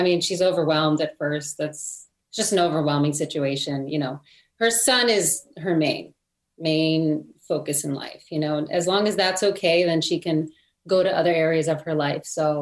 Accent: Lodi, New Jersey, United States; I grew up in a town called Lodi in New Jersey.

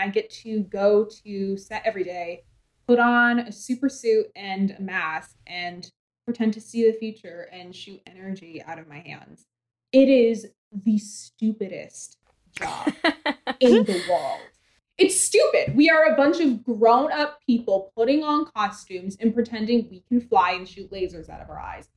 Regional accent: Maine, United States; And I'm like, hi … from Maine, and I'm just real excited to be here.

